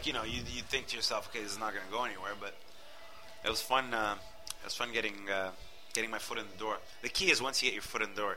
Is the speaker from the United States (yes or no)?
no; Montreal, Quebec, Canada; I probably identify myself as a Montrealer first.